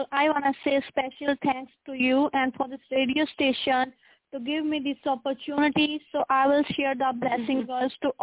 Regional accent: Pakistan; from Pakistan

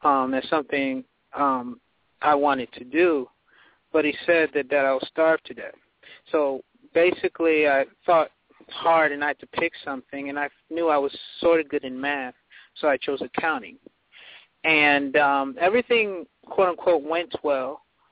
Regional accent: Nigeria; moved away; Okay, yes. I'm from Nigeria. My parents and I came here from Nigeria

